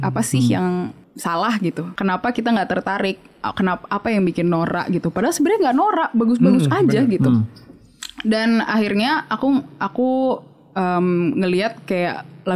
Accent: Jakarta, Indonesia; sebagai orang Batak yang tumbuh di Jakarta, aku tuh nggak bisa bahasa Batak sebenarnya. Tapi keluarga aku tuh Batak banget.

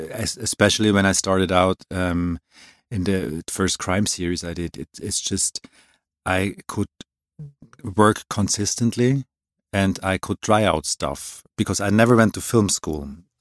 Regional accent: Switzerland; moved away as an adult; now in Germany; I'm born and raised in Switzerland.

